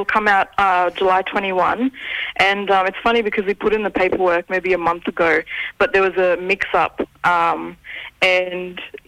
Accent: Cairns, Queensland, Australia; also born or lived in Ceduna; I was born in South Australia in Ceduna, and I lived on the Kunuba Mission for the first few years of my life. And then we moved to Cairns, and I did all my schooling and everything in Cairns

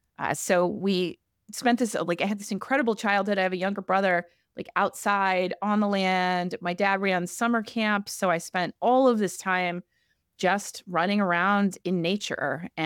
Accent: Kansas City, Kansas, United States; So I grew up in Kansas City area. So I grew up actually on this 300-acre plot of prairie.

